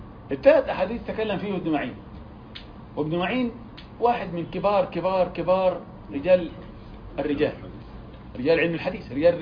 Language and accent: Arabic; Egypt; وبعض البلدان عندنا في مصر تعمله بالأرز.